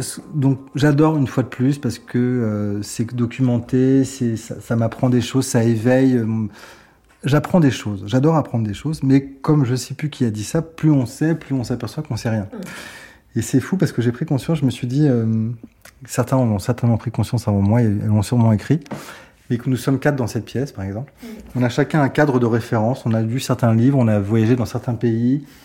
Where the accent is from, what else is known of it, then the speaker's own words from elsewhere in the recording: Paris, Île-de-France, France; Donc je suis parisien, enfin, mais pas né à Paris.